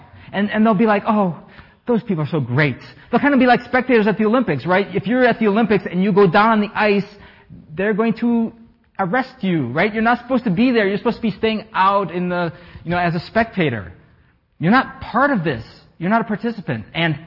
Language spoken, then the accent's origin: English; France; also born or lived in United States; When I was growing up in France, people did.